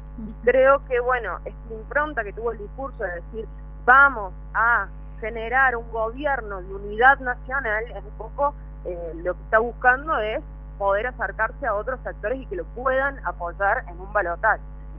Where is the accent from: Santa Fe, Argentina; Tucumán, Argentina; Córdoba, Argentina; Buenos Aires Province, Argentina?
Córdoba, Argentina; yo soy de Córdoba, así que te puedo contar del caso cordobés